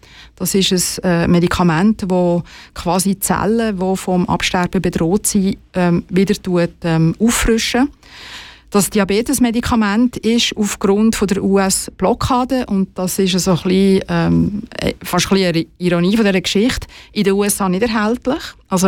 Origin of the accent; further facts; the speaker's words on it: Switzerland; Man muss sich vorstellen, bei uns in der Schweiz, all die Geräte, die man sieht, wenn man ins Spital reinkommt